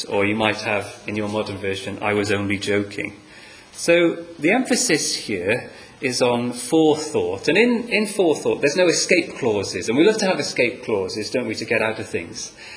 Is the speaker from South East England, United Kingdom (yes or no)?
no; Wales, United Kingdom; now in Yorkshire, United Kingdom; He's from Wales, and you know what we're like from Wales. We're all quite strong. No one believes me. I'm in Yorkshire, aren't I?